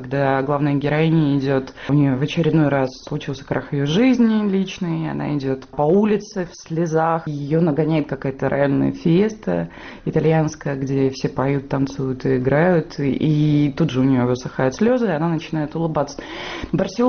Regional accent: Pyatigorsk, Stavropol Krai, Russia; also born or lived in Caucasus; Я росла в Пятигорске, в Минводы. И там, конечно же, культура вина намного-намного сильнее, чем культура водки.

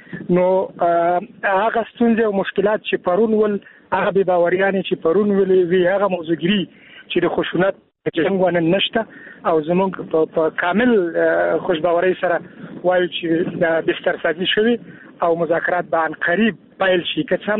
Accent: Afghanistan; نو دا د شکر ځای دی او د یو افغان په توګه زه ډېر خوشاله یم

